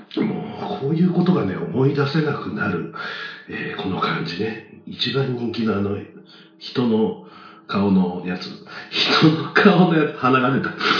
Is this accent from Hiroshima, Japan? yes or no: no; Kyoto, Japan; まあ僕は京都なんですけど